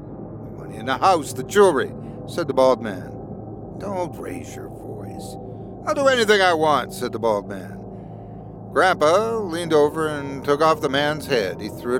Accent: Sudbury, Ontario, Canada; I was thoroughly Canadian. I grew up in Sudbury, which got me used to the air pollution

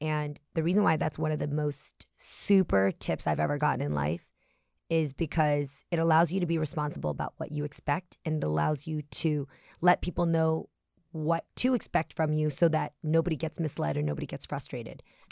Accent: California, United States; We're both from the Bay Area.

